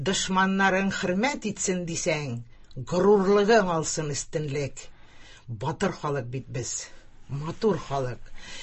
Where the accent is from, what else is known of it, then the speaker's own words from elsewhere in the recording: Chistopol, Tatarstan, Russia; мин Чистайдан, сез Башкортстаннан